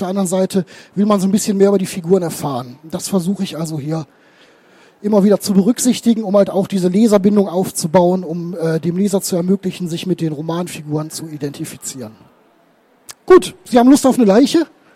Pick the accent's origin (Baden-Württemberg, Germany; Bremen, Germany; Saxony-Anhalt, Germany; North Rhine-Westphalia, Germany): North Rhine-Westphalia, Germany; Er ermittelt mittlerweile also nicht nur in meiner Heimat im Bergischen Land